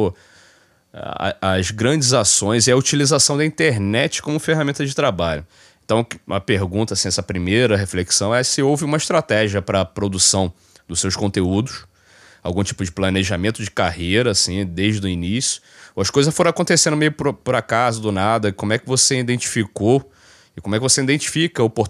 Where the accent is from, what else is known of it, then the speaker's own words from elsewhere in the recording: Duque de Caxias, Rio de Janeiro, Brazil; also born or lived in Quintino; Eu morei até 12 anos aí de idade em Caxias, né? Nasci em Caxias, moro em Caxias, aí no Gramacho e tal. Aí até 12 anos depois mudei pra Quintino